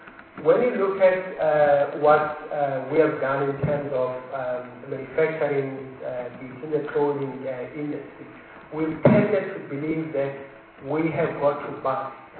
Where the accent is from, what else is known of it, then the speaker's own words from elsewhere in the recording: Soweto, Gauteng, South Africa; I come from Soweto